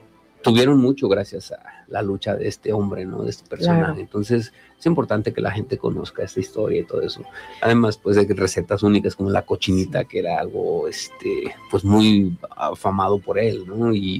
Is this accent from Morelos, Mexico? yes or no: yes; Ticumán, Morelos, Mexico; en beneficio, lógicamente, de mi pueblo, de Ticumán